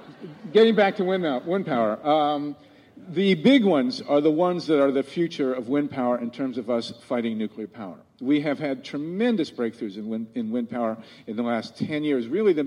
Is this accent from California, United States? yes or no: no; Ohio, United States; One of the most important pieces of progress they've made has been in my home state of Ohio. I live in Columbus.